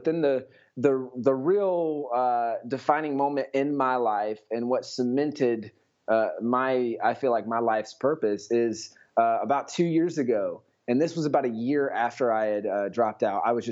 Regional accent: South Carolina, United States; now in San Francisco, United States; I'm from South Carolina originally. I live in San Francisco now.

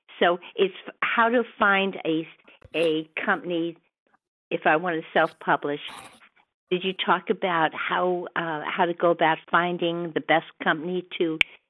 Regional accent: Connecticut, United States; I'm from Connecticut.

